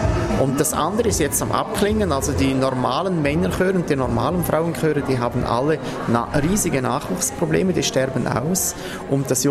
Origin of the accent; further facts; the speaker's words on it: Appenzell, Switzerland; Bei uns in Appenzell kommt das in unserer Musik jetzt eher wenig vor.